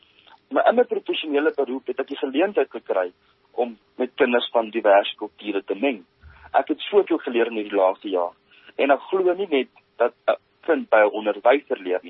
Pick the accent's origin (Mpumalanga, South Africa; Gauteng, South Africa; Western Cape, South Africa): Gauteng, South Africa; Ek is oorspronklik van die Wesrand af. Ek het in 2016 by Hoërskool Riebeekrand gematrikuleer. Ek het in 2017 besluit om my droom te volg en onderwys te studeer aan die Noordwes Universiteit Potchefstroom